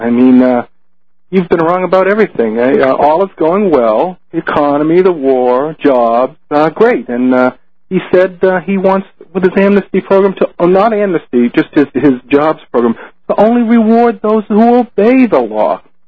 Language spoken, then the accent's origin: English; Boston, Massachusetts, United States; I was wondering, you know, I'm from Boston here, and New England quarterback Tom Brady